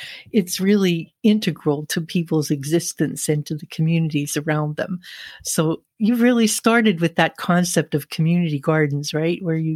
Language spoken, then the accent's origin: English; Pittsburgh, Pennsylvania, United States; because I grew up in Pittsburgh when pretty much everybody had a vegetable garden in their backyard